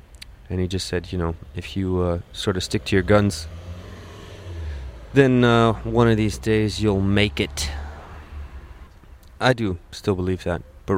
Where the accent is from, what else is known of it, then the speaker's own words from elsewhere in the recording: Virginia, United States; I come from Virginia, from the United States.